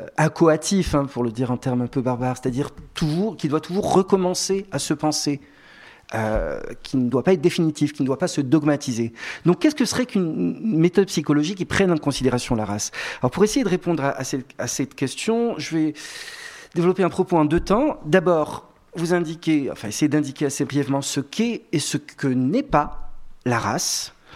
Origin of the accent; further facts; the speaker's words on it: Morocco; also born or lived in Brazil / Argentina; now in France; moi, malgré cette tête incontestablement polonaise que je peux avoir, je suis marocain. Donc, j'ai découvert que j'étais racisé en arrivant en France. J'ai vécu au Brésil.